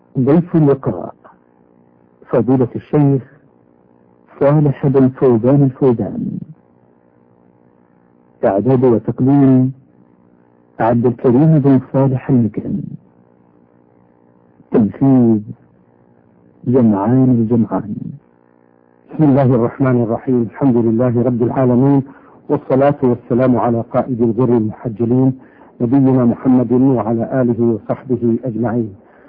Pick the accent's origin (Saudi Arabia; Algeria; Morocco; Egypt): Saudi Arabia; من المملكة العربية السعودية.